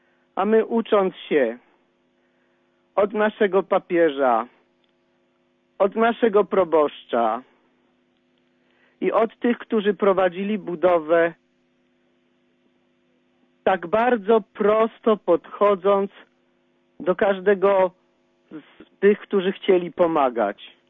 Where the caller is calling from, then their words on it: Kraków, Lesser Poland, Poland; Telefonuję z Nowej Huty. Jak mam pan?